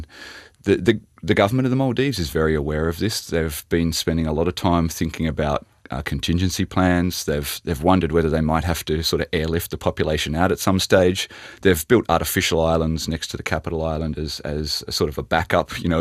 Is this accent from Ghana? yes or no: no; Australia; as an Australian, you know, and I live in Brisbane. I live on a fifth floor in an apartment building.